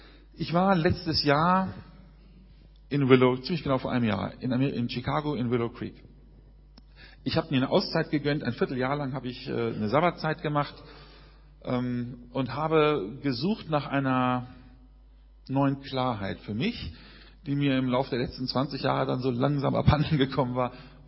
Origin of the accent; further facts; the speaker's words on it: Berlin, Germany; ich komme aus Berlin.